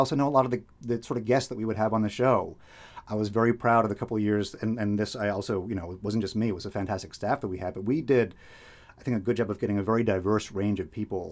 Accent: Boston, Massachusetts, United States; born there; because I was born in Boston.

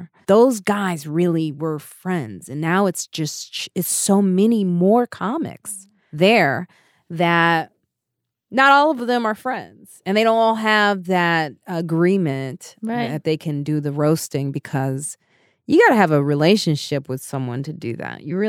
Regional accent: Highland Park, Illinois, United States; also born or lived in Chicago; Highland Park, Illinois, then Chicago South Side, then South Suburbs. So I grew up, like, I had a lot of transitions, and I had to be like the chameleon in a sense.

